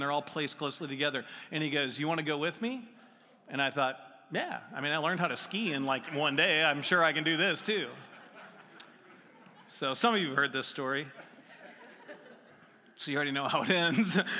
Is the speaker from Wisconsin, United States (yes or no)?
no; St. Louis, Missouri, United States; now in California, United States; Before I lived in California, I grew up in St. Louis, and it's not a very hilly place.